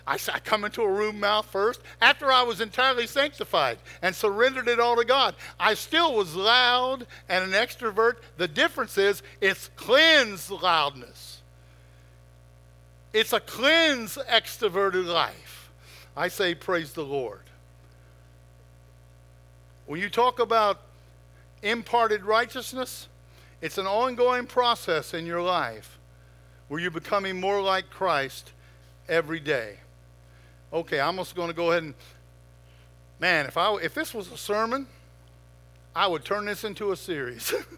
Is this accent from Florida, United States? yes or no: no; West Virginia, United States; I'm from West Virginia, and every once in a while I got to break it down.